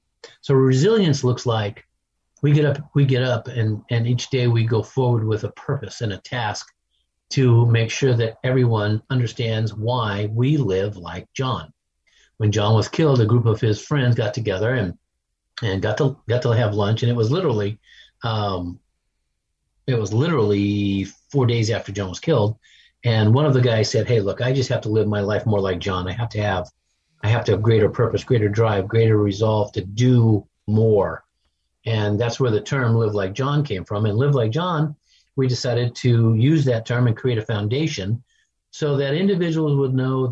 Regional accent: United States; but because I'm an American and I grew up in the service.

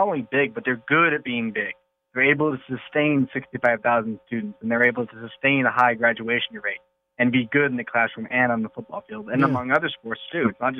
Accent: Key West, Florida, United States; You know, I'm from Key West, Florida. I watch a lot of South Florida football.

